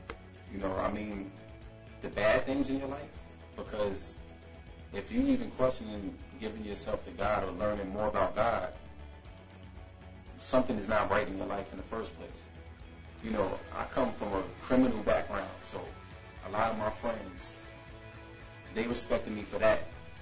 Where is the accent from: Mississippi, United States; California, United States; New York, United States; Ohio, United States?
New York, United States; Queens; moved away; You know, I'm originally from New York. Come from Queens, New York. And I was doing a lot of the wrong things when I was back home.